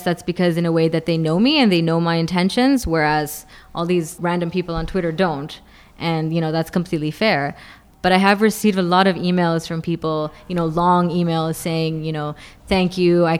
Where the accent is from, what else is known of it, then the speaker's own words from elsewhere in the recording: Islamabad, Islamabad Capital Territory, Pakistan; also born or lived in Dubai, United Arab Emirates; I wasn't used to seeing that growing up in Islamabad and in Dubai.